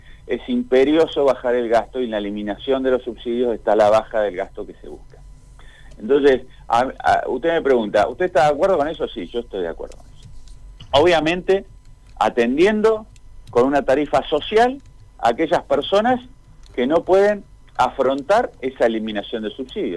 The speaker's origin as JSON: {"language": "Spanish", "country": "Argentina", "said": "acá somos fáciles los argentinos para poner títulos"}